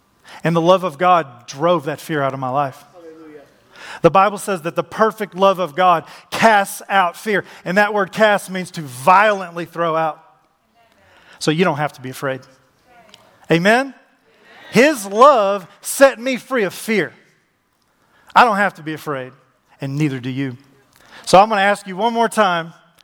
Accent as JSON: {"language": "English", "town": "Dallas", "region": "Texas", "country": "United States", "said": "I'm from Dallas."}